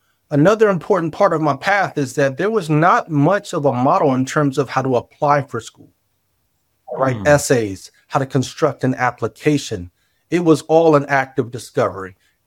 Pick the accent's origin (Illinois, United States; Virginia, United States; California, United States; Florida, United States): Virginia, United States; moved away as an adult; now in New York City, United States; I hail from Virginia. And I moved up to New York City at age 21. And I've been there ever since.